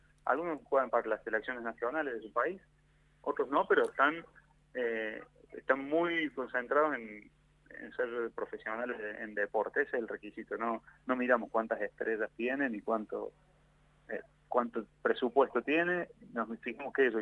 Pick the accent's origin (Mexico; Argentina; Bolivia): Argentina; Córdoba; yo soy de Córdoba